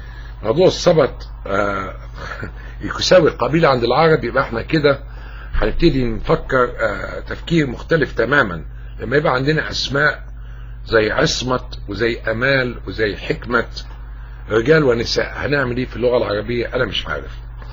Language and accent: Arabic; Egypt; نحن كلنا كمصريين مسلمين ومسيحيين